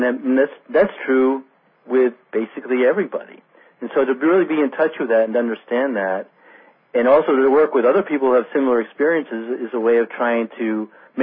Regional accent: New Jersey, United States; Like, I remember growing up in New Jersey, and it seems like the Holocaust was something that was never discussed in the 60s.

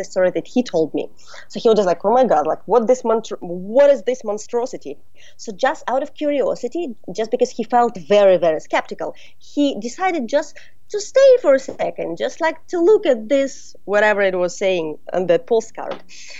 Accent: Russia; now in Brooklyn, United States; Well, yes, I'm originally from Russia, but now I'm from Brooklyn, come on.

